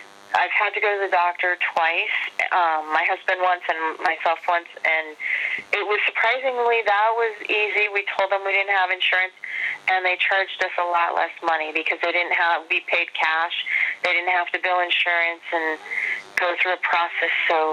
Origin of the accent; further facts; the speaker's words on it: Hollywood, California, United States; born there; I was born in Hollywood, California.